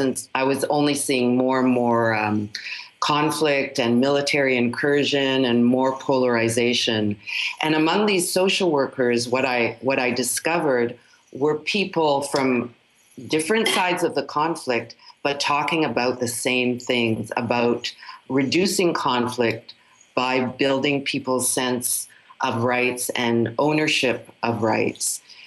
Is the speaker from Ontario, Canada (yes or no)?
yes; Toronto, Ontario, Canada; I grew up in a community of Holocaust survivors. I'm from Toronto